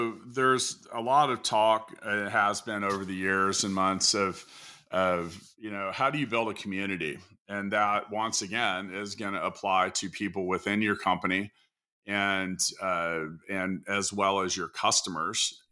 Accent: Kansas City, Missouri, United States; and I don't run into this in my hometown of Kansas City, because it doesn't take me 2 hours to get to work.

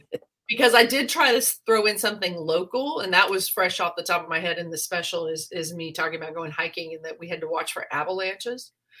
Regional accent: Houston, Texas, United States; I grew up in Houston, the flattest place.

